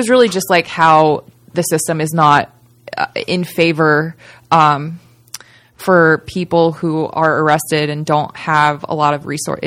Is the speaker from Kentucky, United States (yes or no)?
no; Las Vegas, Nevada, United States; It was weird because I grew up in Vegas too, so it was like they tried to like shelter us, but like we live in the city of sin.